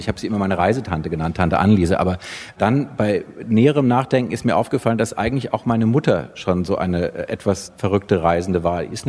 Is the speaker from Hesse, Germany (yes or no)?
yes; Frankfurt, Hesse, Germany; Ich bin in Frankfurt ganz normal zur Schule gegangen, eine normale Grundschule